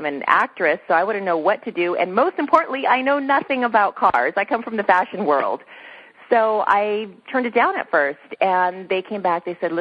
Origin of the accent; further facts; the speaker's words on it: Whittier, California, United States; I grew up right outside of Los Angeles in Whittier, which was about 45 minutes east of Los Angeles.